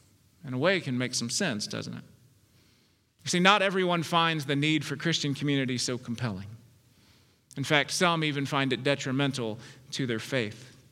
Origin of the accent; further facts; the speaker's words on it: Memphis, Tennessee, United States; My friend David and I grew up together in Memphis.